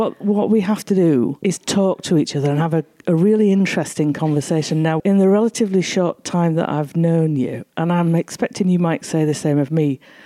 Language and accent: English; Barnsley, Yorkshire and the Humber, United Kingdom; now in Bradford, United Kingdom; I'm from Barnsley originally. But I have really thrown myself into being an honorary Bradfordian now, living and working in Bradford.